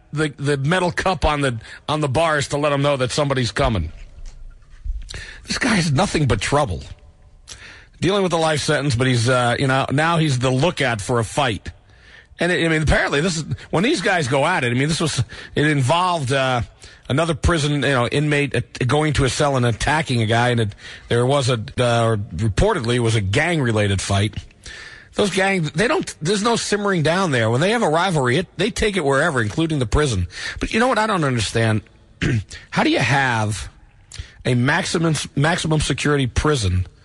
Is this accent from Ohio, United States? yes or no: no; New Jersey, United States; I grew up in Jersey.